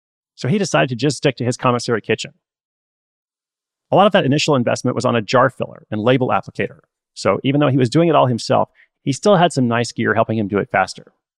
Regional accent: Portland, Oregon, United States; I'm going to check out Pozole to the People myself when I am in my hometown of Portland, Oregon.

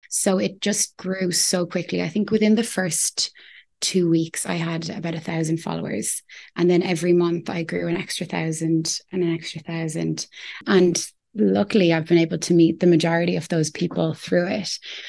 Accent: Ireland; because I'm a girl and I'm from Ireland

